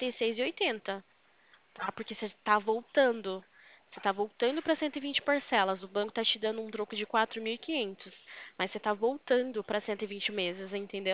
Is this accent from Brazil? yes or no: yes; Limeira, São Paulo, Brazil; Eu sou aqui de Limeira, São Paulo, tá? O meu escritório fica aqui